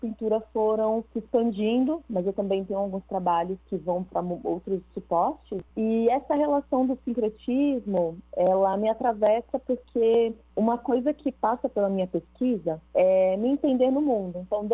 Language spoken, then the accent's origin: Portuguese; São Paulo, Brazil; Eu cresci, eu nasci em São Paulo, nasci, morei a maior parte da minha vida em São Paulo.